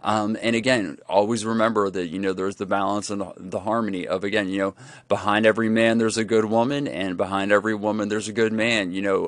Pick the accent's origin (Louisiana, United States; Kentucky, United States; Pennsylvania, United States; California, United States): Pennsylvania, United States; Pittsburgh; I'm from Pittsburgh. That's what we get. We're allowed to talk shit. We're in the tri-state area.